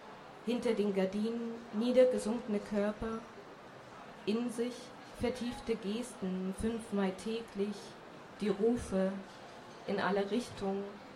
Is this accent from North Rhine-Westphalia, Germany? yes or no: no; Hoyerswerda, Saxony, Germany; Also ich komme aus dem Umland von Hoyerswerda.